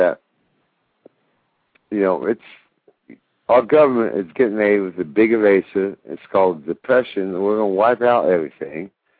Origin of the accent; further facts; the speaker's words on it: Kansas, United States; talking to you from Kansas, because I'm from Kansas also